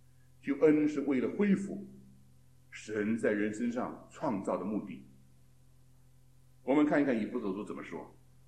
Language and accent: Chinese; China; 我忘记了，我们是中国人的